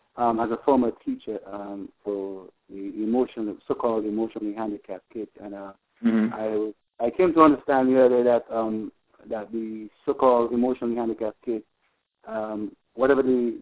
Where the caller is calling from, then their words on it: Miami, Florida, United States; Yes, Al, I need to I'm calling from Miami, Florida.